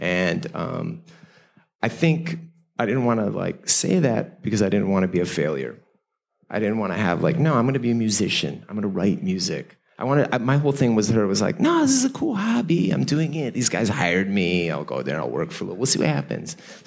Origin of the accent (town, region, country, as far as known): Chicago, Illinois, United States; born or raised there